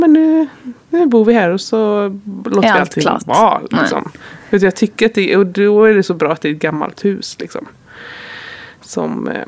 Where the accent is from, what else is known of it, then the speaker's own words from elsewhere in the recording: Borås, Västra Götaland County, Sweden; när jag började blogga så bodde jag ju här i min hemstad i Borås.